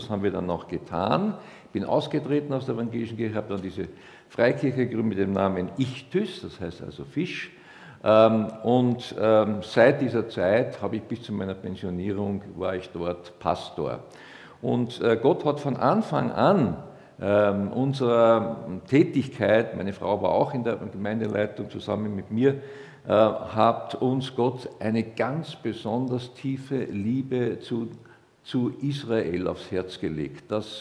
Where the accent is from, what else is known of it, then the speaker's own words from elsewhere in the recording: Melk, Lower Austria, Austria; ich bin ein Niederösterreicher, bin in Melk an der Donau geboren.